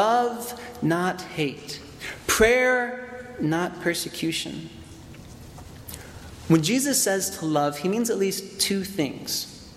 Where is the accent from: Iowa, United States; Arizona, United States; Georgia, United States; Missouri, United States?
Arizona, United States; Tucson; now in Cincinnati, United States; I'm originally from Tucson, Arizona, but for the last 3 years, I've been studying here in Cincinnati with my two brothers, my sister-in-law, and the world's three best nephews.